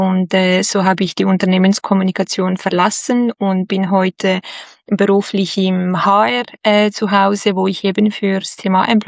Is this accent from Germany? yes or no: no; Switzerland; accent: Swiss; Richtig, das hört man unweigerlich an meinem Akzent. Eben, wir sind in der Schweiz, wie du gesagt hast. Genauer gesagt sind wir in Basel, also ganz nah an der deutschen Grenze.